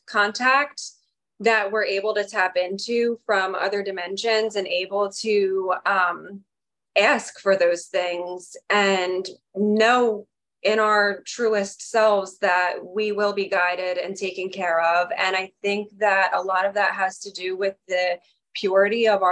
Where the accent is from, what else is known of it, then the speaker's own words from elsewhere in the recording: Bible Belt, United States; You know, I was raised in the Bible Belt and basically in a cult type church that my biological mother was part of.